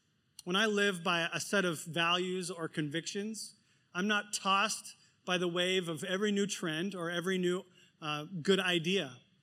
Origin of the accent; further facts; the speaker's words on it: United States; moved away; learning to become a local in this culture, you know, 6 years in. But because my mindset is so different as an American